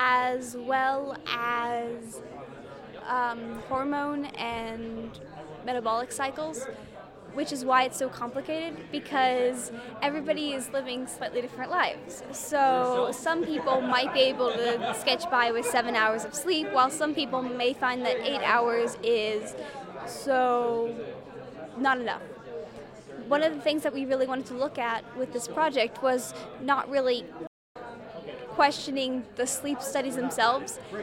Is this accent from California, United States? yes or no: no; Waynesville, North Carolina, United States; I also am a freshman here at UNCA, and I'm from Waynesville, North Carolina.